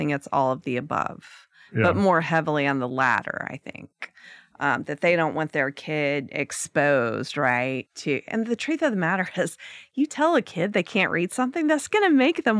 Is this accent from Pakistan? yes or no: no; the South, United States; I'm a white woman, right? I grew up in the South.